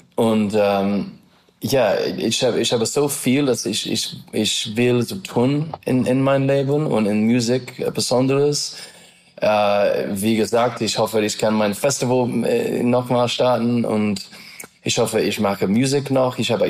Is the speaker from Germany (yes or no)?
no; England, United Kingdom; German is a second language; Tee, ich komme aus England.